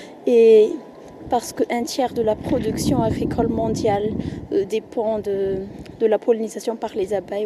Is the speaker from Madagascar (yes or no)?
yes; Madagascar; je viens de Madagascar. J'ai fait mes études en mathématiques du premier cycle à Madagascar